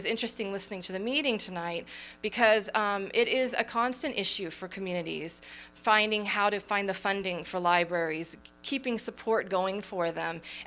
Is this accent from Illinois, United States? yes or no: no; Palmer, Alaska, United States; As I said, I grew up in Palmer and I attended schools out there.